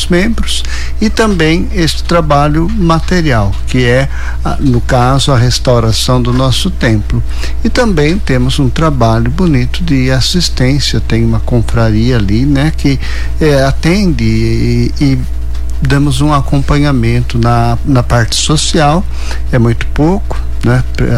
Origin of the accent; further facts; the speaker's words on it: Matão, São Paulo, Brazil; quando eu vim de Matão para cá